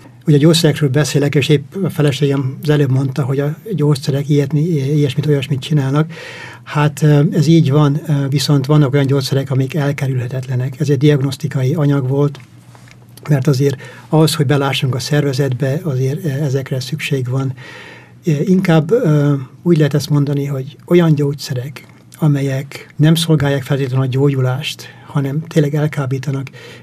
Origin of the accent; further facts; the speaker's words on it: Hosszúhetény, Baranya, Hungary; moved away as an adult; also born or lived in Csákvár; now in United States; szüleim bányászok voltak, és hát egy ilyen bányászprogram indult akkor Pécs környékén. Egy kis faluban, hosszú hetében nevelkedtem Pécs mellett. Ott is végeztem az iskoláimat, középiskolát, Pécset, aztán Veszprémbe kerültem az egyetemre